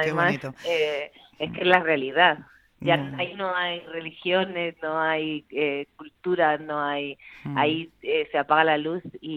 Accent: Cartagena, Region of Murcia, Spain; o sea que somos todos cartageneros

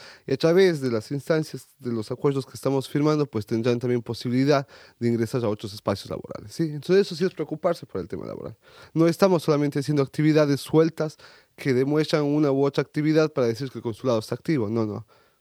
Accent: Ecuador; hubo un espacio del ayuntamiento que nos dio a nosotros como comunidad ecuatoriana para jugar el campeonato

